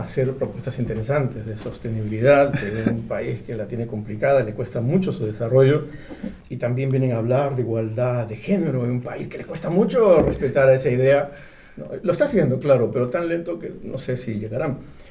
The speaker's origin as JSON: {"language": "Spanish", "country": "Peru", "said": "Sí, soy de Perú."}